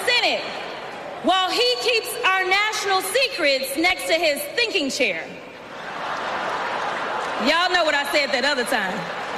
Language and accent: English; Texas, United States; And y'all know I come from Texas.